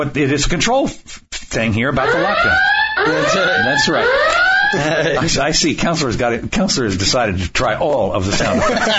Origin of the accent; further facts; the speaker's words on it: Virginia, United States; I grew up around Fairfax County, and they decided that if you cook food for the homeless, you go to jail.